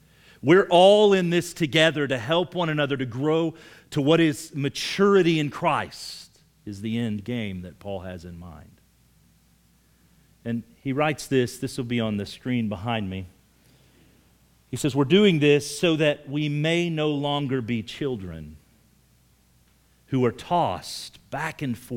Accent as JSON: {"language": "English", "town": "Morris", "country": "United States", "tie": "born or raised there", "said": "we drove into Morris, which is the town that was directly struck, and my hometown, where I grew up, little town, 1,200 people."}